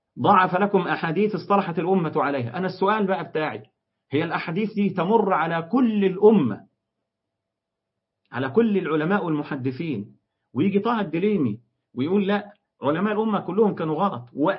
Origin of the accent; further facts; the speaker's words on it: Egypt; لأن اسم رجاء الحقيقة عندنا في مصر مشهور إن هو اسم واحدة ست